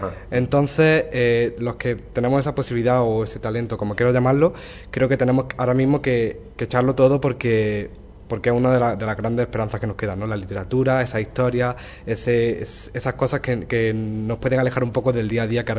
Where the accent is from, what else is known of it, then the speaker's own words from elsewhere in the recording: Priego, Spain; now in Madrid, Spain; vivo en Madrid. Entonces, vuelvo aquí siempre como el turno, ¿no? Por vacaciones, por Navidad, pero sí, bueno, soy de aquí de Priego y eso para mí es una parte muy importante, pero ahora mismo no vivo aquí, vivo fuera.